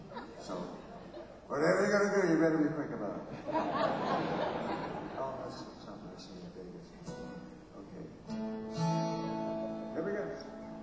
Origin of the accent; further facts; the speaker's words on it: Toronto, Ontario, Canada; And we're all from Toronto. We're all in the same area. Working all kinds of gigs.